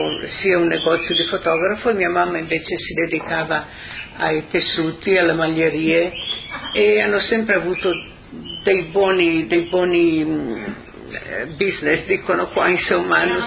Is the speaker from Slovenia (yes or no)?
yes; Tolmin, Slovenia; also born or lived in Montichiari, Italy; Sono nata a Montichiari, in provincia di Brescia. Sono cresciuta lì per 7 anni, poi mio padre ha deciso di ritornare a Tolmino